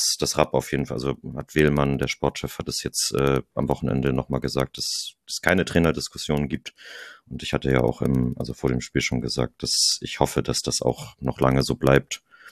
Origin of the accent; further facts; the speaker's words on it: Hamburg, Germany; Also ich würde mir auch als Hamburger wünschen, dass St. Pauli nicht absteigt